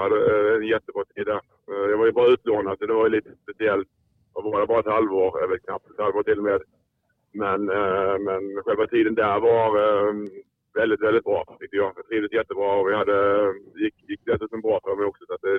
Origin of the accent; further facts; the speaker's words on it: Hällevik, Blekinge, Sweden; also born or lived in Kristianstad; Men tittade till Hällevik utanför i min flytta. Det var när jag var ett år gammal.